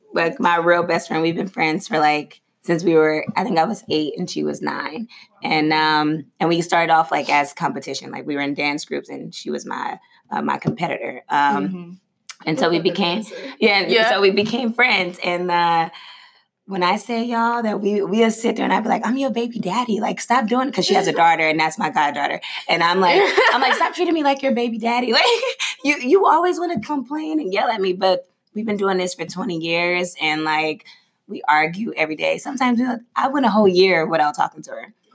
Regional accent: California, United States; now in Washington, United States; And then, like, me moving to D.C. because I'm originally from Cali, I had to find new friends.

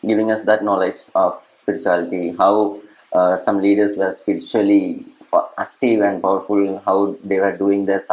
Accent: Chennai, Tamil Nadu, India; I was born in Chennai. And my schooling was done there. That was LKG, kindergarten, I was in Chennai. So, I'm good in Tamil also.

